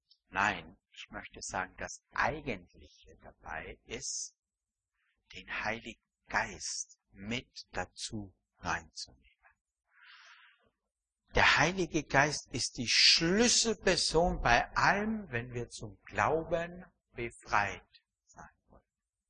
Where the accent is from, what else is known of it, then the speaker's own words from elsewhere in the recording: Austria; wie ich als Österreicher